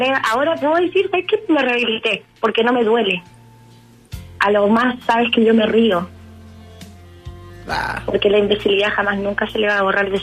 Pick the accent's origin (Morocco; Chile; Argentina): Chile; como buena si chilena, mala, empoderada.